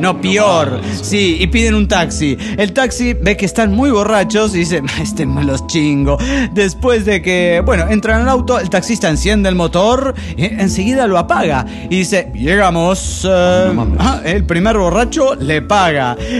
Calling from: Mexico City, Mexico; del DF Mexicana.

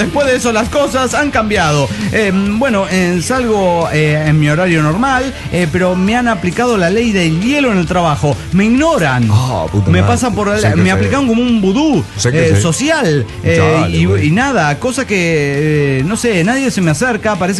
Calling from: Guadalajara, Jalisco, Mexico; de Guadalajara, Jalisco, México.

